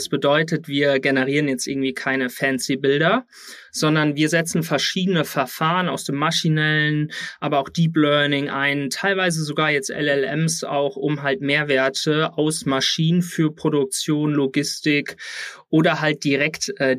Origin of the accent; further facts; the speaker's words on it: Siegen, North Rhine-Westphalia, Germany; Ich komme aus Südwestfalen, Siegen.